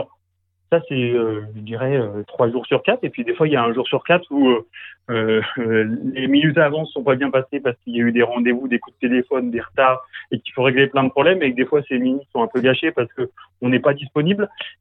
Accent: Paris, Île-de-France, France; born there; je suis parisien de naissance. Je suis... Enfin, voilà, mais j'ai toujours été à Paris de tout petit.

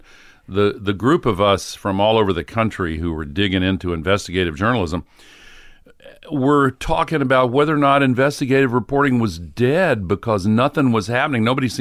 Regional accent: Tennessee, United States; I wrote stories over there that caught the attention of my hometown editor. And when I got back to Tennessee, he called me and offered me a job

